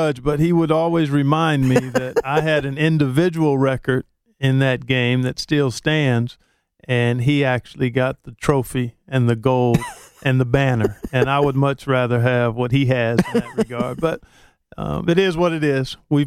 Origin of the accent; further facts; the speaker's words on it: Cleveland, Ohio, United States; and went to St. Joseph's High School in Cleveland, Ohio.